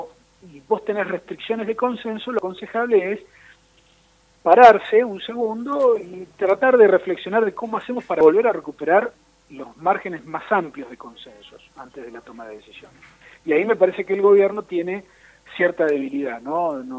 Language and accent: Spanish; Argentina; todos los porteños son argentinos, pero no todos los argentinos somos porteños